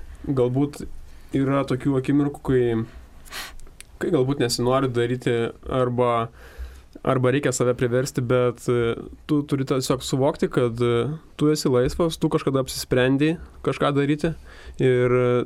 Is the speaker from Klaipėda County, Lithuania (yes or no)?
yes; Kretinga, Klaipėda County, Lithuania; esu kilęs iš Kretingos